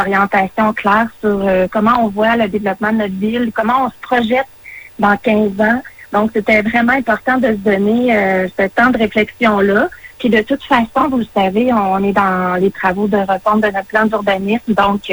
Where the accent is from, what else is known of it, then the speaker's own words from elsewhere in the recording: Bécancour, Quebec, Canada; ce qui se passe chez nous à Bécancour, mais dans la région